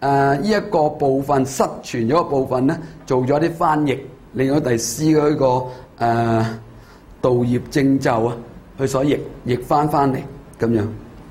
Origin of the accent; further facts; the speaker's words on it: China; 咁我哋中國人做呢、這個瑜伽師地論嘅疏咧